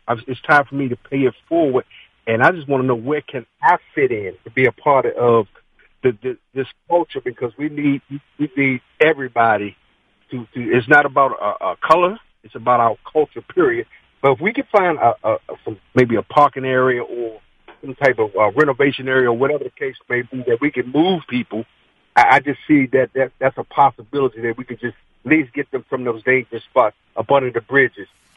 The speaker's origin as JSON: {"language": "English", "town": "Washington", "region": "District of Columbia", "country": "United States", "said": "I'm from the District of Columbia."}